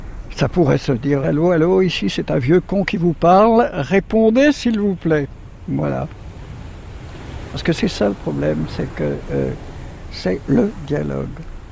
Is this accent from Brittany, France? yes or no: yes; Camaret, Brittany, France; born there; Je suis né à Camaret, c'est-à-dire, les gens quand ils regardent une carte, ils disent « Camaret, c'est tout au bout là-bas, tout au bout là-bas ». Alors, je suis né tout au bout là-bas, dans une usine où mon père travaillait, et puis ma mère était institutrice à Camaret.